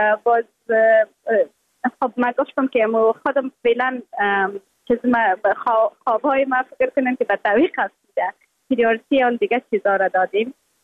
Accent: Afghanistan; یگانه چیزی که ما از افغانستانم رای خود وعده کرده بودم، برآمده بودم، به می وعده برآمده بودم که ما دوباره از خود یک چیز ساخته پس میاییم افغانستان.

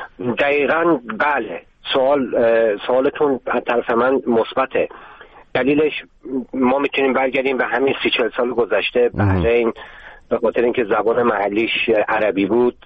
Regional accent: Tehran, Tehran Province, Iran; born there; first language Azerbaijani; Persian is a second language; من خودم توی تهران متولد شدم، تا سن 7 سالگی به طور کامل اصلا فارسی بلد نبودم، چون ما تو خونه هنوز آذری صحبت میکردیم. من پدر مادرم تبریزی هستند.

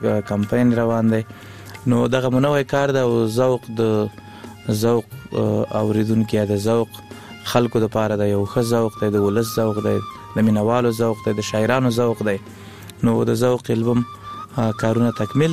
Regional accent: Laghman, Afghanistan; now in Kunduz, Afghanistan; زمونږ اصلا د لغمان ولایت یو بیاتلی کندوز ته د ناقلونو په دوره کې

